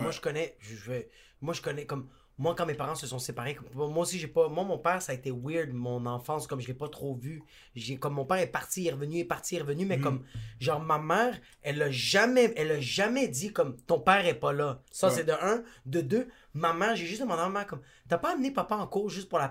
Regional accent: El Salvador; Moi, je suis parti du Salvador pour arriver ici.

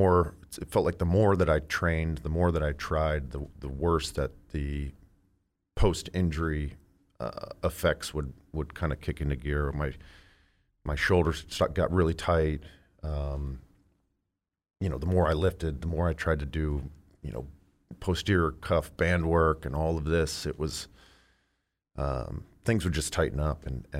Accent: Northeast, United States; growing up in the Northeast, especially where we did

